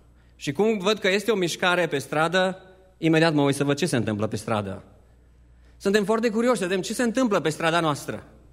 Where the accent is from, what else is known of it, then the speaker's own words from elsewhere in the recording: Nazna, Mureș County, Romania; dumneavoastră știți că sunt din Nazna